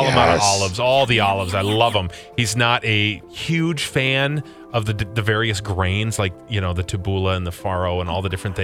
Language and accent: English; Minnesota, United States; I would bring up that we're from Minnesota and how much I love their seafood.